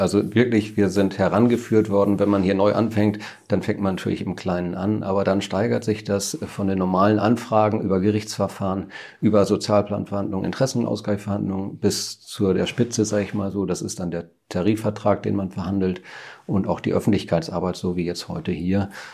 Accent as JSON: {"language": "German", "town": "Stade", "region": "Lower Saxony", "country": "Germany", "tie": "born there", "said": "Ja, also zunächst einmal, ich bin ein Stader, geboren in Stade, wohne mit meiner Frau, die hier Lehrerin in Stade ist, und den drei Kindern in Stade. Habe eigentlich immer hier gearbeitet, bin also damals nach Stade gezogen, als ich hier anfing, 2003."}